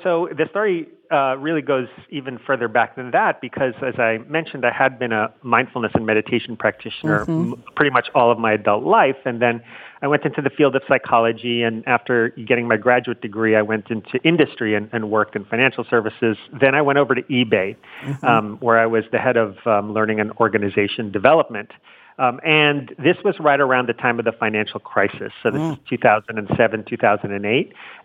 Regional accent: New York City, New York, United States; and I grew up in Manhattan in New York City, and so I could just walk to school.

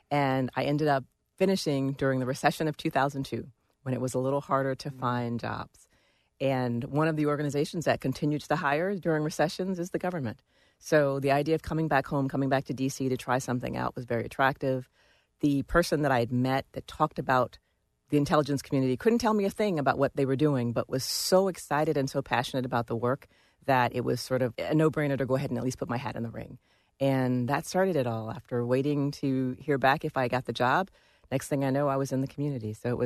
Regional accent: Washington, District of Columbia, United States; So even though I grew up here in Washington, D.C., the idea of actually working in the intelligence community was not on my radar

